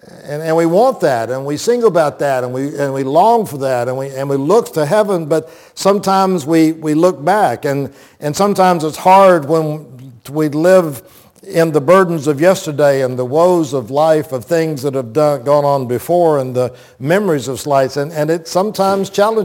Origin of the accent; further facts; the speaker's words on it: Plant City, Florida, United States; I grew up in Plant City and known and heard about Lakeland Hills Boulevard for many years and known many of you.